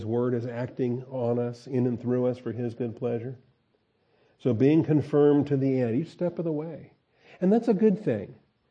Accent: Seattle, Washington, United States; There's a kid I grew up with in Seattle that happened too.

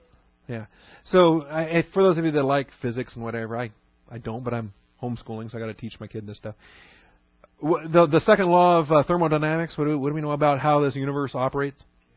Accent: Washington, United States; But I grew up in Washington State, so I love apples.

